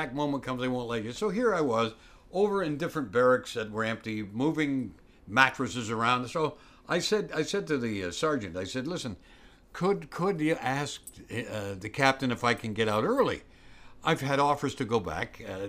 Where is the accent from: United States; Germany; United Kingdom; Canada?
Canada; as a Canadian, as I know you are, I'm proud to be so.